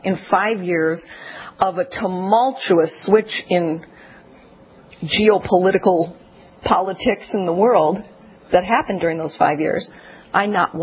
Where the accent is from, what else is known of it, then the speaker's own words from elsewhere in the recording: Minneapolis, Minnesota, United States; It was 1974. I was growing up in Minneapolis, Minnesota.